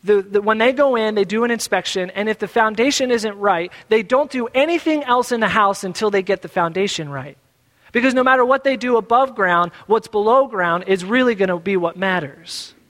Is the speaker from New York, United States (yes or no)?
no; Philadelphia, Pennsylvania, United States; I grew up in South Philly and I can go out to the Midwest and you all know what I'm talking about, right?